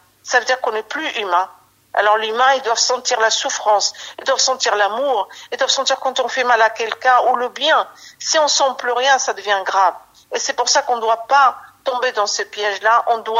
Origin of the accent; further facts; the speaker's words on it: France; D'abord, je suis citoyen, je suis française. Et mes origines marocaines, et l'islam, c'est personnel, c'est ma foi.